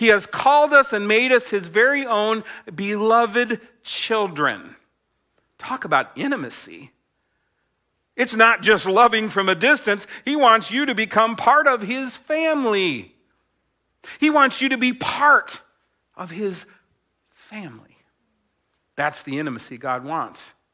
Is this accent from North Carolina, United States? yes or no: yes; Winston-Salem, North Carolina, United States; also born or lived in Australia; We came home from Australia. My parents had been missionaries there. We settled in Winston-Salem. I went to high school, and then I went to college.